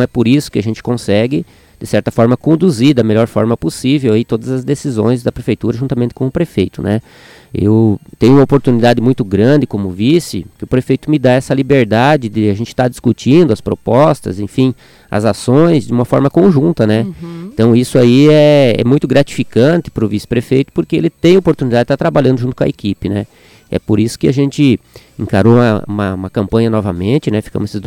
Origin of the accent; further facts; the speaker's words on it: Serranópolis do Iguaçu, Paraná, Brazil; Eu nasci, me criei em Serranópolis Iguaçu, né?